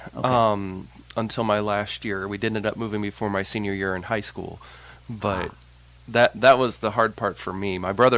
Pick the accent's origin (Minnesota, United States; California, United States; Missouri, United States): Missouri, United States; Memphis; born there; I was born in Memphis, Missouri.